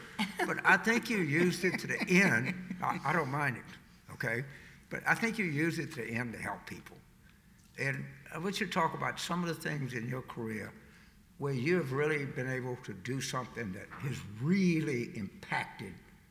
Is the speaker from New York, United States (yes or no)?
no; Louisiana, United States; I was a young boy growing up in South Louisiana.